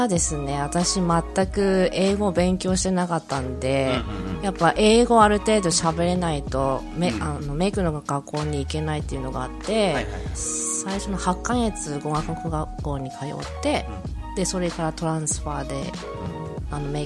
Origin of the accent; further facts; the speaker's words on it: Aomori, Japan; 特に地元青森に住んでる人とか